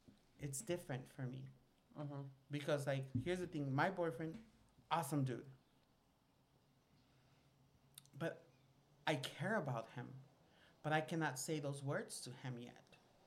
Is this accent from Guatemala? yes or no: yes; Guatemala; I am from Guatemala, and that's deep south, bitch. But I am not from that type of south.